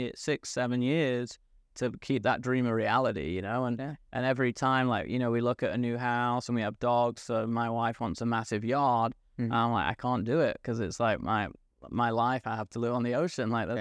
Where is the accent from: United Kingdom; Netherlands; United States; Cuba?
United Kingdom; England; moved away; I came from England and I feel I almost live like what I dream is a perfect day right now.